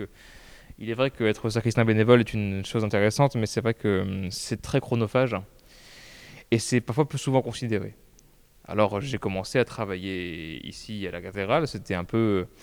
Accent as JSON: {"language": "French", "town": "Brest", "region": "Brittany", "country": "France", "lives_now": "Quimper, France", "said": "Depuis la fin de mon baccalauréat, je me suis retrouvé à Quimper. Moi, je suis de Brest, Brest même à l'origine."}